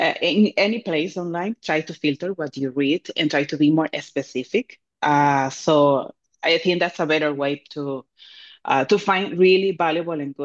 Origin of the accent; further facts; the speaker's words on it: Venezuela; now in California, United States; I'm from Venezuela, but when I moved to California, I didn't know what